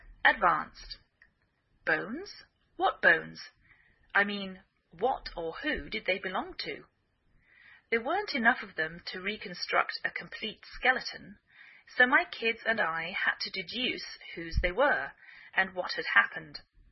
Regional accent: England, United Kingdom; now in United States

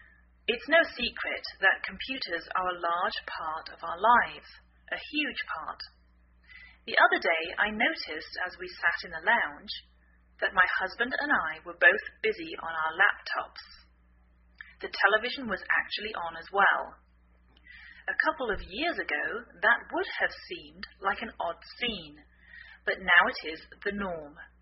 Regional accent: England, United Kingdom; now in United States

